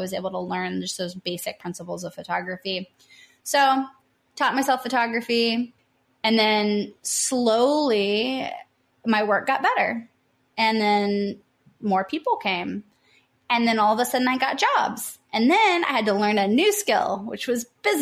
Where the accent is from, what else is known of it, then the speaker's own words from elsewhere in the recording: Tennessee, United States; because I'm from Tennessee. So I was in San Diego.